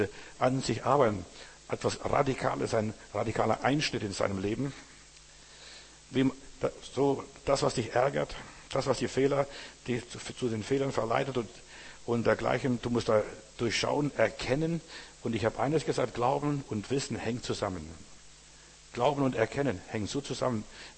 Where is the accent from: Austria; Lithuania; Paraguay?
Lithuania; Klaipėda, Klaipėda County; Ich bin mal in Memel, bin nach Hause gefahren, wo ich als Junge am Haff gespielt habe.